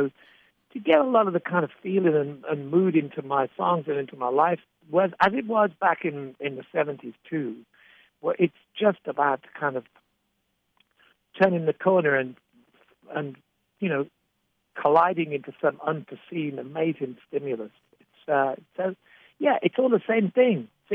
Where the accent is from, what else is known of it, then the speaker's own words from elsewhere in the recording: United Kingdom; We live on a tiny island back there in Europe. We're British